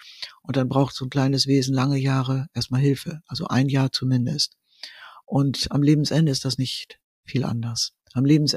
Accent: Bremen, Germany; born there; da, wo ich geboren bin, in der Wildermutstraße hier in Bremen

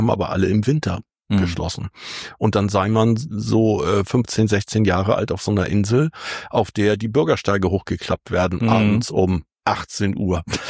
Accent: Fehmarn, Schleswig-Holstein, Germany; Und ich bin auf Fehmarn geboren und bin dort aufgewachsen, zur Schule gegangen, habe dort mein Abi gemacht

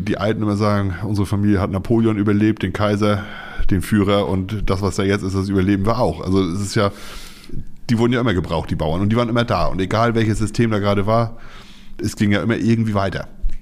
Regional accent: Schleswig-Holstein, Germany; wir sehen uns ja in erster Linie als Schleswig-Holsteiner

